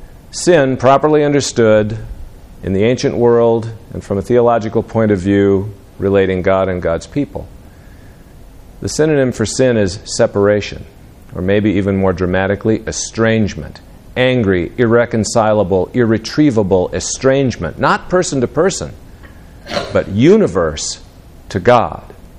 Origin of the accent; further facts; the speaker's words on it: Wisconsin, United States; And one of the coolest things about my hometown is the way they do the 4th of July parade. It's one of the biggest in Wisconsin.